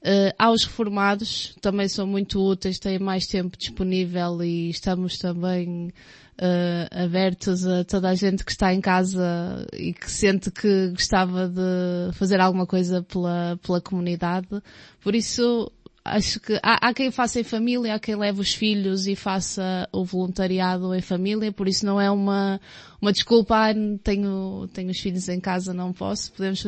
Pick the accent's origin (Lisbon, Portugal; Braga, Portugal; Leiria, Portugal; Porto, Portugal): Porto, Portugal; now in Aveiro, Portugal; venho do Porto e agora estou aqui em Aveiro. É uma cidade que eu gosto bastante, é mais calminha.